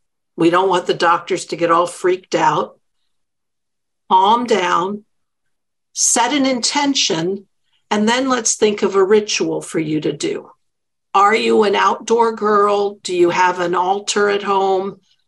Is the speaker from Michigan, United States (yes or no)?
no; Flushing, New York, United States; born there; I was born in Flushing, and my grandparents were from Garden City.